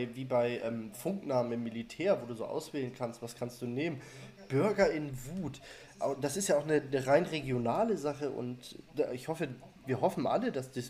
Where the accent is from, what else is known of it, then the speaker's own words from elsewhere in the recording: Schleswig-Holstein, Germany; es wurde auch in Schleswig-Holstein gewählt. Ist eigentlich gut, dass das keiner mitbekommt, es ist ja mein Heimatbundesland